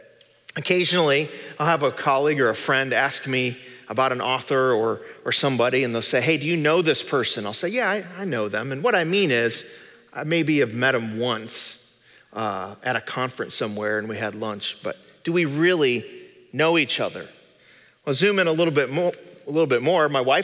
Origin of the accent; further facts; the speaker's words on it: Illinois, United States; he was campaigning in my home state of Illinois, where I lived